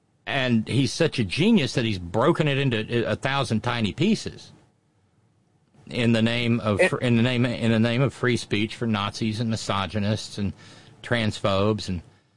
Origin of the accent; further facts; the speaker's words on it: Alabama, United States; born there; I was born in Alabama.